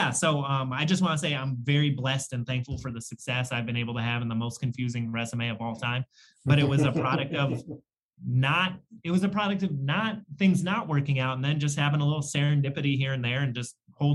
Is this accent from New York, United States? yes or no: yes; Ithaca, New York, United States; It's the street I grew up on in Ithaca.